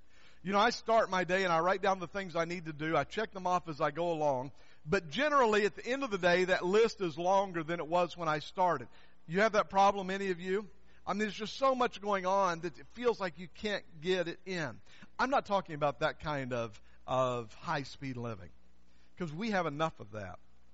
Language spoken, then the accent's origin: English; Southern US, United States; You know what mudding is, don't you? I grew up in the South. Mudding is a Southern word.